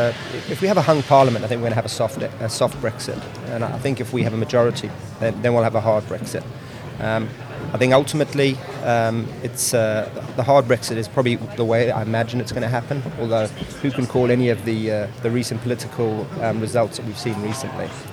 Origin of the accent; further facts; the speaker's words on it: South Africa; moved away as an adult; now in England; I'm South African. I came over to England when I was 21 to play rugby for a season and never left, really.